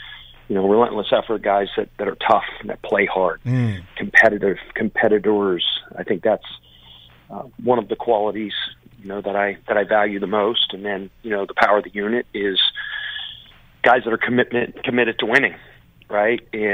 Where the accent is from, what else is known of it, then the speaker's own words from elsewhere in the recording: Cincinnati, Ohio, United States; I'm a baseball guy. I'm from Cincinnati.